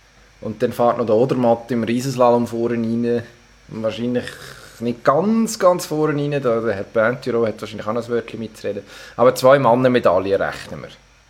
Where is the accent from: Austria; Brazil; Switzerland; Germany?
Switzerland; Solothurn; Ich meine, ich als Solothurner weiss, von was sie reden